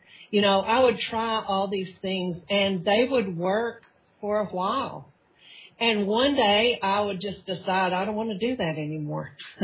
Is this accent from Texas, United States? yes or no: yes; Texas, United States; now in Bay Area, United States; I'm sure you can tell from my accent, however, I'm from the Panhandle of Texas originally. I've been here 4.5 years.